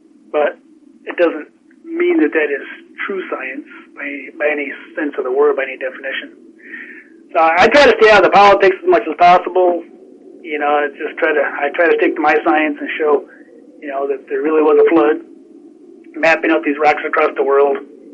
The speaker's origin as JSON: {"language": "English", "region": "Michigan", "country": "United States", "tie": "born or raised there", "said": "Like my governor of my home state of Michigan gets up there and throws the word science out there"}